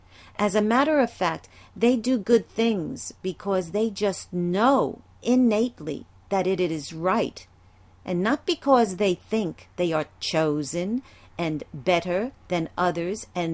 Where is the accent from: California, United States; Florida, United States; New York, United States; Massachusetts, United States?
New York, United States; Brooklyn; moved away as an adult; I was raised and lived in Brooklyn, New York until I was 56 years old.